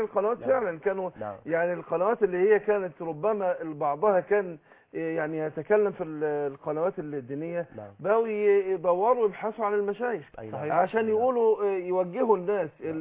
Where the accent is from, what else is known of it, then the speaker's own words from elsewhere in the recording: Suez, Suez Governorate, Egypt; طبعا انا من السويس وكنت متابع